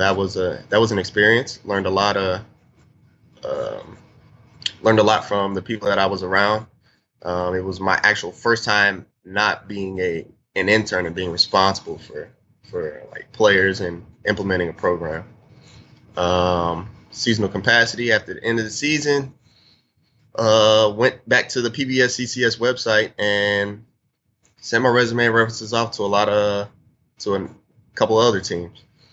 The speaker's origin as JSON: {"language": "English", "town": "Pearland", "region": "Texas", "country": "United States", "said": "I'm from Pearland, Texas. I did my undergraduate work at Miami University in Oxford, Ohio, the Red Hawks."}